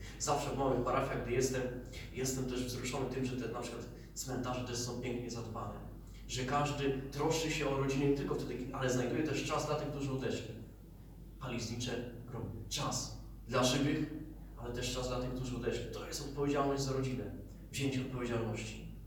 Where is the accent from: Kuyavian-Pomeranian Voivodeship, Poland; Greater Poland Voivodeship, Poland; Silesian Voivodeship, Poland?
Kuyavian-Pomeranian Voivodeship, Poland; Toruń; jestem blisko, bo jestem z Torunia i w Toruniu jestem